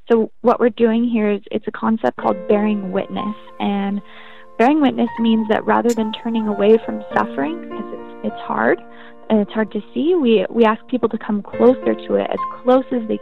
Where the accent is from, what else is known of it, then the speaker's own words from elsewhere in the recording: Vancouver, Washington, United States; So even though I'm from Vancouver, I'm in as many Portland events as I can.